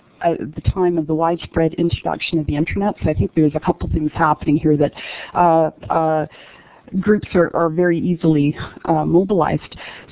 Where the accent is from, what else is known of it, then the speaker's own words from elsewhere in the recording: Canada; I'm just a Canadian up here interested in plants and trees and animals or whatever.